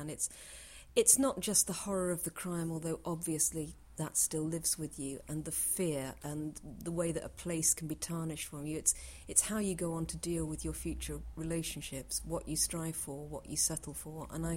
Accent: Bury St Edmunds, East of England, United Kingdom; I come from Bury St Edmunds in Suffolk, which was a place that's very close to where he grew up.

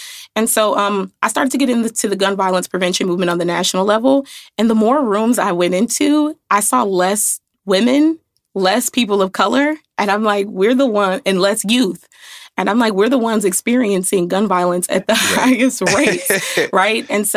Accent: Chicago, Illinois, United States; I grew up in Austin, which is on the west side of the city of Chicago. Austin is one of the most dangerous neighborhoods in the city of Chicago.

